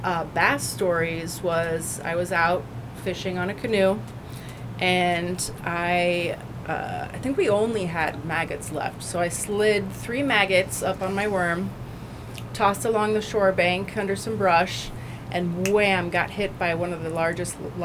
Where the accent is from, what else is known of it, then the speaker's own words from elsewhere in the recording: Akron, Ohio, United States; I'm from Akron, Ohio.